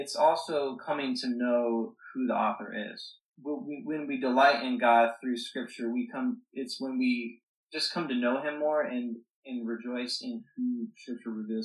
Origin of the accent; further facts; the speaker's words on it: Oregon, United States; now in North Carolina, United States; I am working at a church out here in North Carolina, but I was born and raised in Oregon, so I'm a West Coast guy.